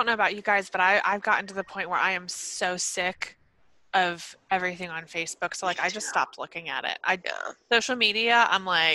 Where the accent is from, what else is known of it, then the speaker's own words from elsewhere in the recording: Atlanta, Georgia, United States; But I'm from Atlanta, and somebody had taken a video of some apartment buildings in Atlanta